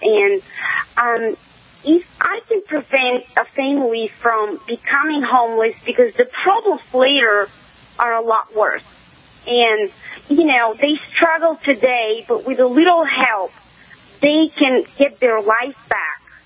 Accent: Bulgaria; Well, let me tell you, I'm originally from Bulgaria, and we have a different set of problems there.

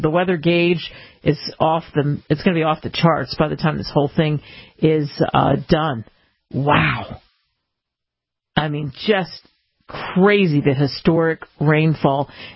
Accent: Cherry Hill, New Jersey, United States; right where I grew up in my hometown of Cherry Hill.

